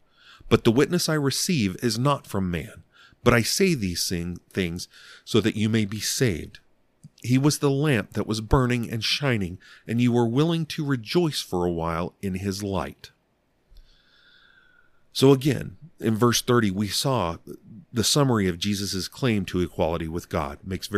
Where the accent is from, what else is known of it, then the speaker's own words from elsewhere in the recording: Alabama, United States; born there; that'd be like somebody calling me a redneck because I was born in Alabama.